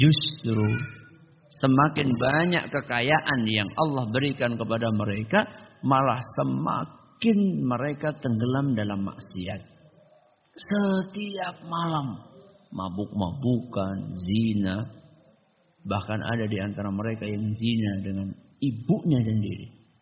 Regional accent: Banjarnegara, Central Java, Indonesia; Enggak jauh dari daerah saya. Dukuh namanya Dukuh Legetang. Dukuh namanya Dukuh Legetang. Ini di daerah Banjarnegara.

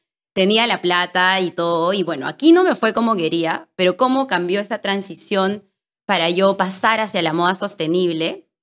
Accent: Arequipa, Peru; Yo estaba en Arequipa, soy de Arequipa, estoy en la San Pablo

